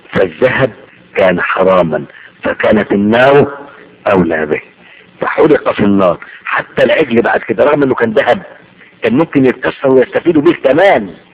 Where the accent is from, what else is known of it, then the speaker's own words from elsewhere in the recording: Egypt; بتحصل حاجات في الأرياف عندنا في مصر ساعات